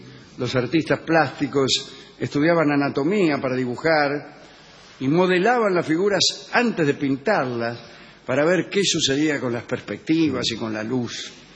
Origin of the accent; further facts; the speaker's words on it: Argentina; yo como mujer argentina